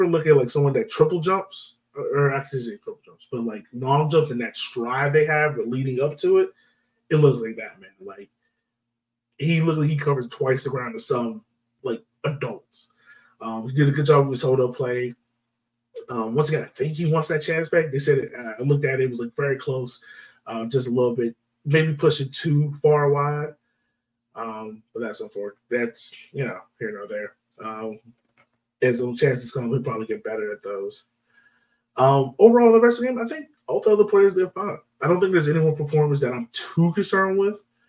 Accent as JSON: {"language": "English", "country": "Jamaica", "said": "as a Jamaican, getting to watch him out there, man"}